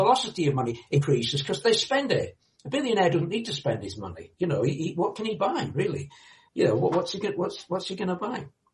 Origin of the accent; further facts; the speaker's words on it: Yorkshire and the Humber, United Kingdom; I'm not a Philistine. I'm a Yorkshireman.